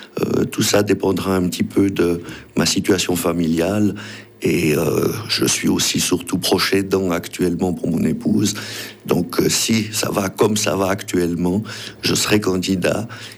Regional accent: Geneva, Switzerland; moved away; À l'origine, je viens de Genève. Je suis arrivé il y a 35 ans ici dans la région.

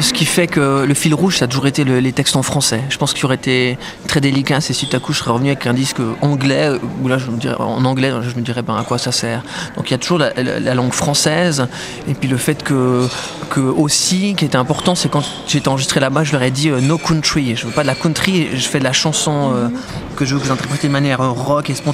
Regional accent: Valais, Switzerland; Donc, je suis valaisan et c'est vrai que souvent, pour définir le lieu où j'habite, je dis que c'est un lieu où j'aime bien revenir

